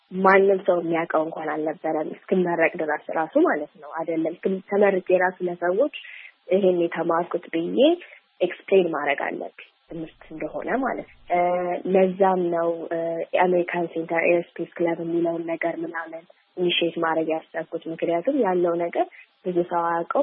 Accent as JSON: {"language": "Amharic", "region": "Addis Ababa", "country": "Ethiopia", "tie": "born or raised there", "said": "እኔ አዲስ አበባ ነው ተወልጄ ያደኩት።"}